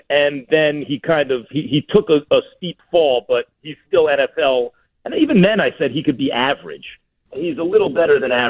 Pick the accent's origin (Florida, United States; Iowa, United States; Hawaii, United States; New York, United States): New York, United States; Of course, I'm from New York.